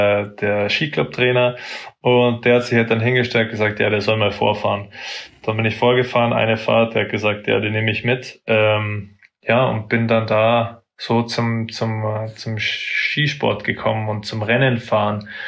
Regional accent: Munich, Bavaria, Germany; Ich bin aus München, bin München City aufgewachsen, also in Schwabing.

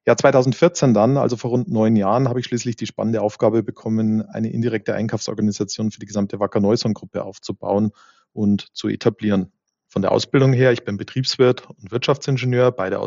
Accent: Munich, Bavaria, Germany; Ich bin 43 Jahre alt, geboren und aufgewachsen in München

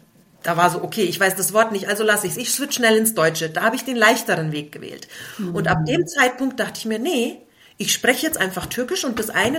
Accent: Munich, Bavaria, Germany; Eltern sind türkischsprachig und ich selbst bin schon in München geboren und groß geworden. das heißt, ich bin auch schon zweisprachig aufgewachsen

